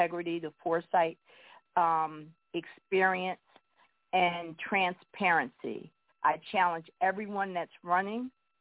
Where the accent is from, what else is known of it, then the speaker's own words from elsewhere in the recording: Philadelphia, Pennsylvania, United States; I'm from Philadelphia.